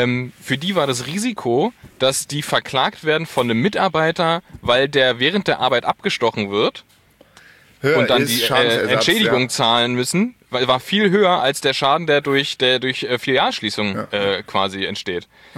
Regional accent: Berlin, Germany

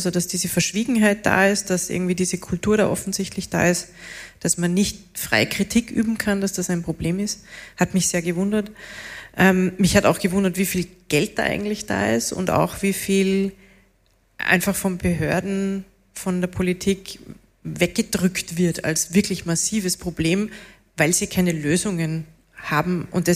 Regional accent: Salzburg, Austria; ich bin Salzburgerin

